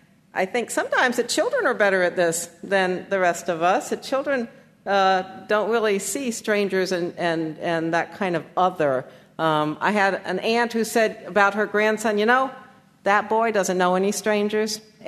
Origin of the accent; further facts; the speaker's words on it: the South, United States; And I lived in the North for many, many years as a Southerner